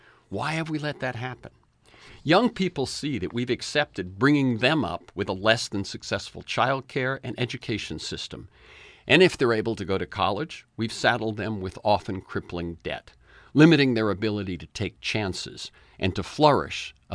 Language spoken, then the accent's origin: English; Florida, United States; also born or lived in New Bedford, Massachusetts / Texas; I was born in New Bedford, Mass., a poor gray town that lost its textile mills to right-to-work states in the South. My family moved, first to Texas, then settling in Florida, two states on the rise.